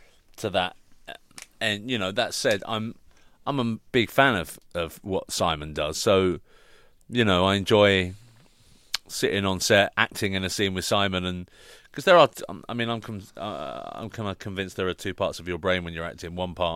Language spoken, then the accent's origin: English; United Kingdom; We didn't hide it, you know. We are British. We're British filmmakers.